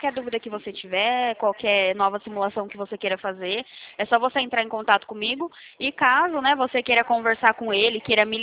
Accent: Sumaré, São Paulo, Brazil; Eu sou aqui de Sumaré, interior de São Paulo.

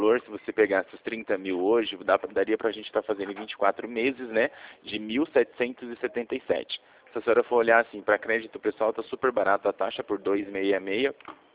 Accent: Rio Claro, São Paulo, Brazil; eu sou daqui de Rio Claro, tá bom? Da Avenida 3 com a Rua 4.

